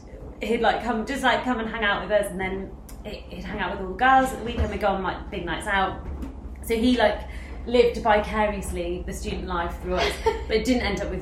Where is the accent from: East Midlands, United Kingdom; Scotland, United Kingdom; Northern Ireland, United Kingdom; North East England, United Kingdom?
East Midlands, United Kingdom; so we come from the Midlands, so like Nottingham, Leicestershire